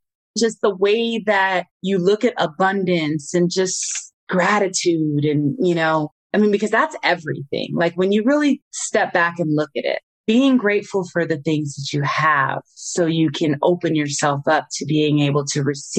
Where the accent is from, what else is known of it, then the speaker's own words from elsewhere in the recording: California, United States; I felt like, oh my gosh, I'm moving to like this farmland from the city. I was from Orange County.